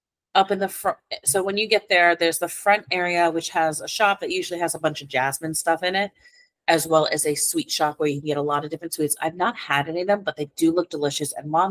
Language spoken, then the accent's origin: English; United States; However, I will say a lot of us skip it over because we're from the United States.